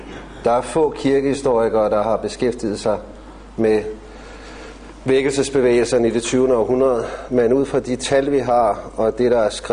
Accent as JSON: {"language": "Danish", "town": "Copenhagen", "region": "Capital Region of Denmark", "country": "Denmark", "tie": "born or raised there", "lives_now": "Hillerød, Denmark", "said": "Jeg bor i Hillerød. Jeg er vokset op i København."}